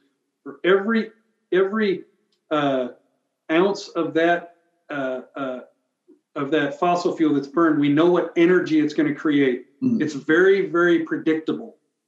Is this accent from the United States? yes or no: yes; Iowa, United States; I grew up in Iowa. We don't have these problems up there